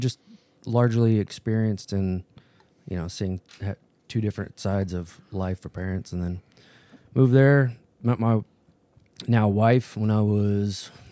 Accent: Phoenix, Arizona, United States; born and raised out of Arizona, Phoenix.

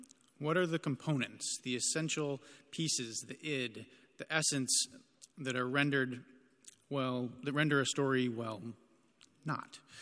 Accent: Toledo, Ohio, United States; born there; I was born in Toledo, Ohio. Where people are born shouldn't really matter, but it is relevant in this case.

